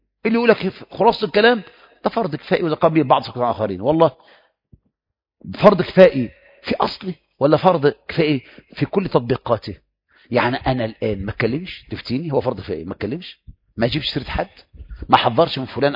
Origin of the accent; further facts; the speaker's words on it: Egypt; ده احنا مصريين